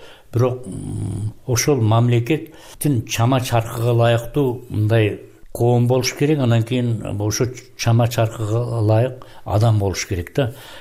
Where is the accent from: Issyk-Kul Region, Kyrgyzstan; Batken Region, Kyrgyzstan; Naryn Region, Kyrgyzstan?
Batken Region, Kyrgyzstan; Uchkorgon; Ушу Үчкоргон балдар үйүндө тарбияландым